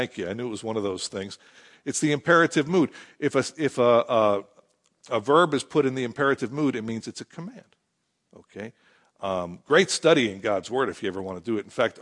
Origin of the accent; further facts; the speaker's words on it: Philadelphia, Pennsylvania, United States; You know, like, I grew up in Philadelphia, and one day I was hitchhiking down to the Jersey Shore